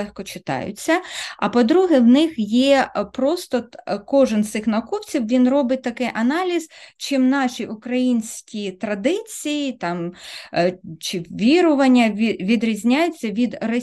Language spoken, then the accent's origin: Ukrainian; Kryvyi Rih, Dnipropetrovsk Oblast, Ukraine; Я народилася, виросла в Кривому Розі. Це російськомовне місто. Але я виросла в родині, де Україна, українська історія – це було щось таке священне.